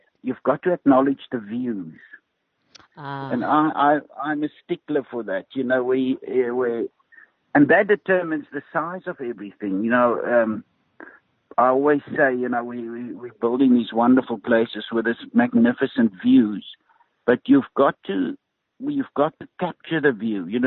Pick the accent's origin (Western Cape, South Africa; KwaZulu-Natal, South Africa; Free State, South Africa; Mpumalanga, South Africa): Mpumalanga, South Africa; Ermelo; You know, I grew up in Ermelo. We had corrugated roof. We had stone walls. You know, we had simple floor finishes.